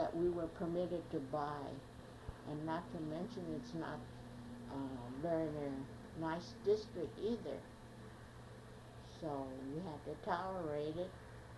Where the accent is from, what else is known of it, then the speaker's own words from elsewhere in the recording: United States; born there; I feel both, equally as Chinese, equally as an American, especially having been born here. And America is a wonderful country